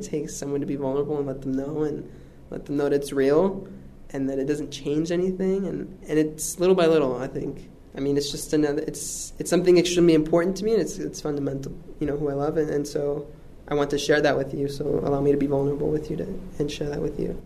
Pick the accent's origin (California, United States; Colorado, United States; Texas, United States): Colorado, United States; Denver; also born or lived in Chihuahua; now in Mexico; I was born in Chihuahua, but I was raised in Denver. Living in Mexico as a gay American